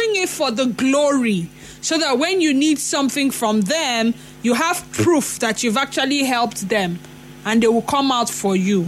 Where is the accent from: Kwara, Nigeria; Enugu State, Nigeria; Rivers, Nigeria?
Rivers, Nigeria; Port Harcourt; Good afternoon. … from Port Harcourt.